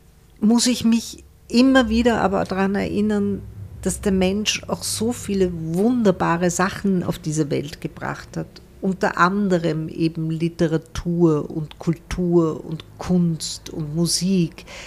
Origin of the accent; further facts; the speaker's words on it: Tabriz, East Azerbaijan, Iran; German is a second language; now in Germany; Meine Mutter redet manchmal Farsi mit mir oder eben Aseri, weil ich komme aus Tabriz, das ist im Aserbaidschan und wir sprechen so ein Mischmasch. Also ich verstehe beides, ich verstehe Aseri und Farsi, spreche aber kein Aseri, spreche halt sehr schlecht Farsi.